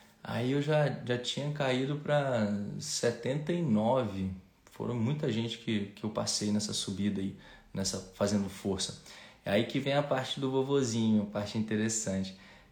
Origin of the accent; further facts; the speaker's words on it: Brasília, Federal District, Brazil; Pá, pô, sou de Brasília.